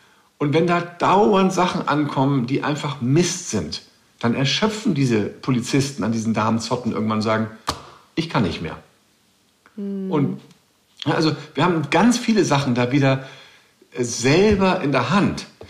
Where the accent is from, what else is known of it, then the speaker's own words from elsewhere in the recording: Hamburg, Germany; ich bin auch in Hamburg groß geworden, da hatte ich jetzt einen Garten.